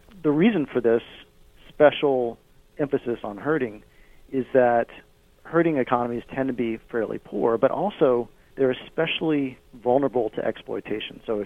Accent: Alabama, United States; I'm a Southerner. I'm from Alabama. I spent all my childhood in the state of Alabama

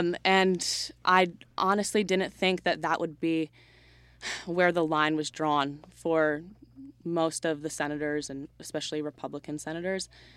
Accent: United States; as growing up as an American, you always hear about it and you learn about it.

